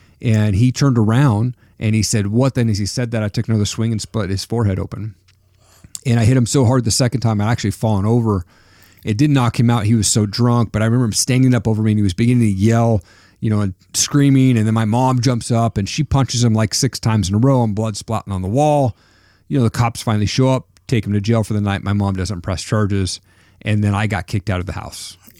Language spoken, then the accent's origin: English; Washington, United States; also born or lived in Stevensville, Montana; So I grew up in Eastern Washington State. We moved to Stevensville, Montana, which was population 1,200 people at the time.